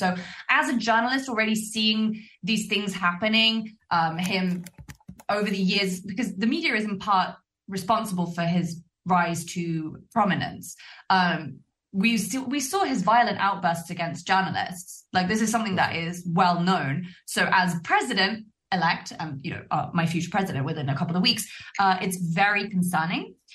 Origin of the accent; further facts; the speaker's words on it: Argentina; I am from Argentina, and I don't cover Argentina as a foreign correspondent, but I know plenty.